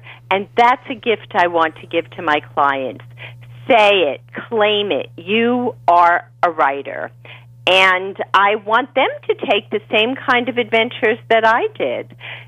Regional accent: Bronx, New York, United States; we never had the money growing up in the Bronx.

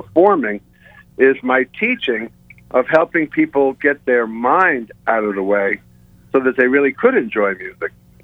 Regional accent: Long Island, New York, United States; I like it to be in the language of where I come from. I'm from Long Island.

